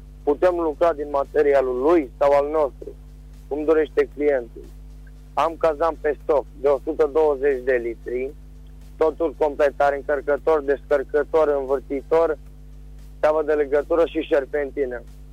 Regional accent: Reșița, Caraș-Severin, Romania; și sunt din Reșița

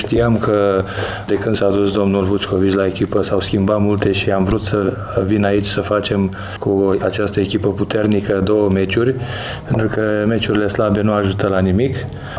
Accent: Romania; Noi suntem antrenorii toți din România care muncim și încercăm să facem performanță oriunde ne-am afla.

